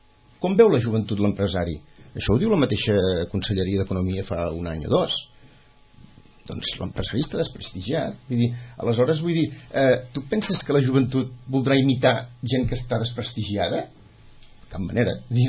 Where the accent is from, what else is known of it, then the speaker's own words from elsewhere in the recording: Vilanova i la Geltrú, Catalonia, Spain; almenys jo soc de Vilanova, vull dir, i venim d'una tradició on tothom busca la feina